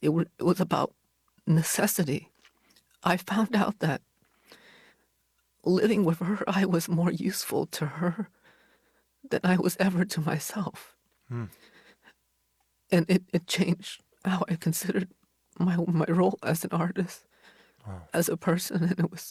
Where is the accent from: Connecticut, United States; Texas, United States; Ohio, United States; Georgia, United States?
Connecticut, United States; Hartford; also born or lived in Vietnam; Growing up in Hartford, my family and I came from Vietnam. We didn't have a lot of English, and we were living in one-bedroom apartment on government assistance, sponsored by the Salvation Army